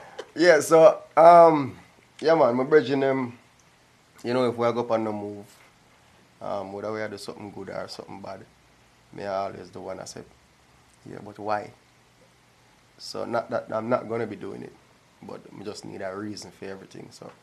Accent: Jamaica; we just spat it out because I'm a Jamaican.

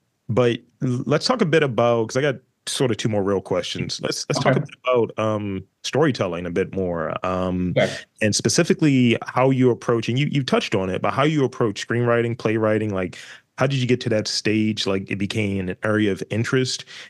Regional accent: Baltimore, Maryland, United States; people ask me all the time, where are you from, bro? And as soon as they hear me say two, they're like, oh, you're from Baltimore.

